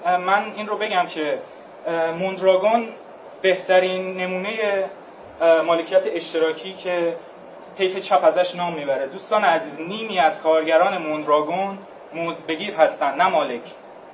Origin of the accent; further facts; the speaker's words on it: Shahriar, Tehran Province, Iran; من تو سمپاد درس خوندم و خب قطعا توی شهر خودم، من بچه شهریار هستم، دبیرستان دارالعلوم،